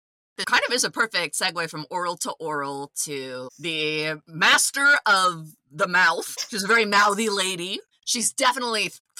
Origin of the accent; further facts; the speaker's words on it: Boston, Massachusetts, United States; born there; And I was born in Boston.